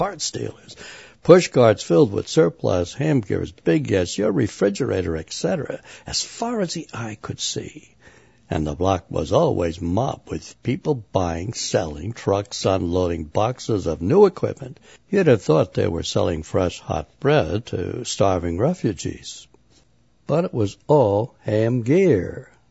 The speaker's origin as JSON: {"language": "English", "region": "Florida", "country": "United States", "tie": "born or raised there", "said": "when I stumbled into the electronics hobby as a kid growing up in Florida in the early 1960s."}